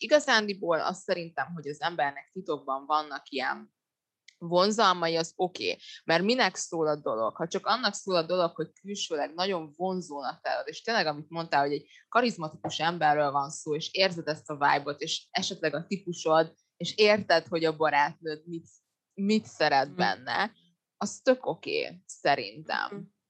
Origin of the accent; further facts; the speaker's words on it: Budapest, Hungary; most én Budapesten nőttem föl, lassan 30 év alatt azért elég sok ismerősöm lett.